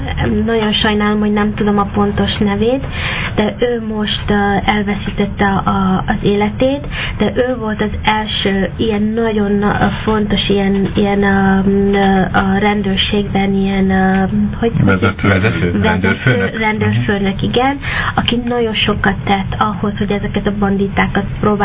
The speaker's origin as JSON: {"language": "Hungarian", "country": "United States", "tie": "born or raised there", "lives_now": "Hungary", "said": "itt sokkal nagyobb biztonságban érzem magam, mint Amerikában. A mi negyedünk, ahol mi nőttünk fel, az tényleg elég normális"}